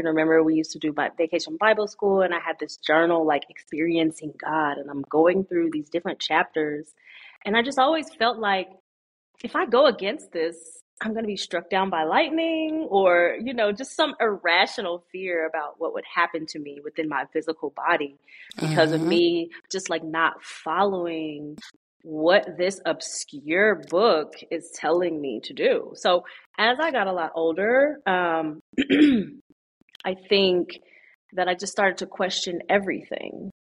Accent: Kansas City, United States; started to have like some arguments with people who I grew up with in Kansas City

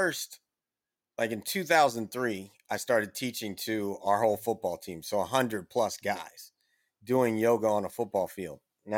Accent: Washington, District of Columbia, United States; also born or lived in Baton Rouge, United States; Well, you know, I'm very fortunate that when we moved from Baton Rouge, Louisiana over to Washington, D.C., my parents wanted to put this high energy kid in sports.

